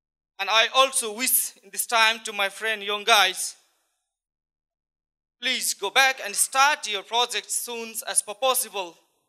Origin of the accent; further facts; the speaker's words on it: Nepal; I'm from Nepal. Nepal is a beautiful country, you know all.